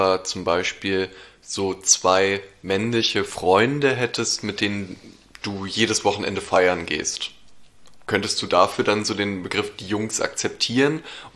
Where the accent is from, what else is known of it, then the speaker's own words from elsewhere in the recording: Berlin, Germany; ich bin in Berlin aufgewachsen